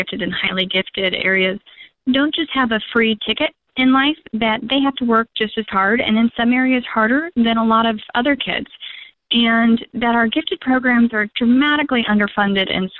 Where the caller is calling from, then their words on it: Hawaii, United States; I'm calling from Hawaii.